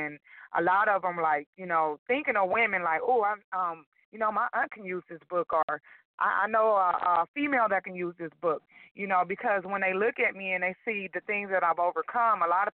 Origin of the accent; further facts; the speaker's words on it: Compton, California, United States; back then I had a lot of different challenges and things that I went through in my life just growing up in Compton.